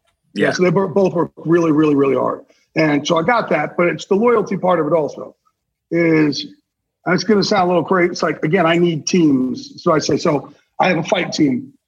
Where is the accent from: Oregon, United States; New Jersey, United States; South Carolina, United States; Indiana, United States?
New Jersey, United States; It rhymes with Jersey poor.